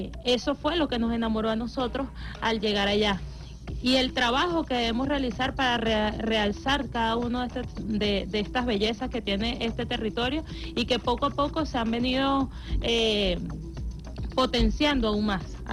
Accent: Caracas, Capital District, Venezuela; lo que nosotros como venezolanos, que nosotros como caribeños, nosotros como caraqueños, conocemos hoy del barrio 70

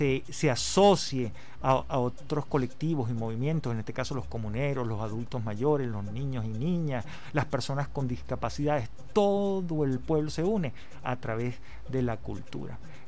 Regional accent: Venezuela; Es para tratar de construir, reafirmar nuestra identidad como venezolano

